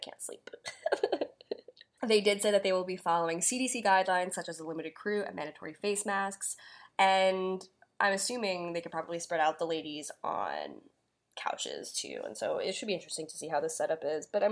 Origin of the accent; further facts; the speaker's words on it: New York, United States; It might be a little too close to home, considering I am from Long Island.